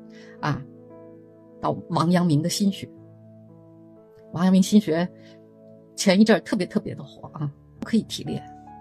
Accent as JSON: {"language": "Chinese", "country": "China", "said": "我们中国人的概念里边，反抗就意味着不尊重，而尊重就意味着服从。"}